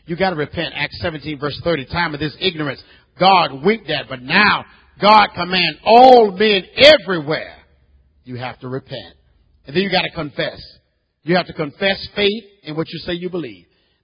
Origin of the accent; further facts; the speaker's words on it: Florida, United States; Listen, since I'm from Florida, let's let the Bible talk.